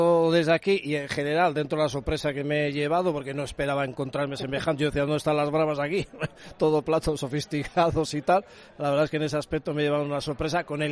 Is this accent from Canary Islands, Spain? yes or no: no; San Sebastián, Basque Country, Spain; yo como vengo de Donosti, del País Vasco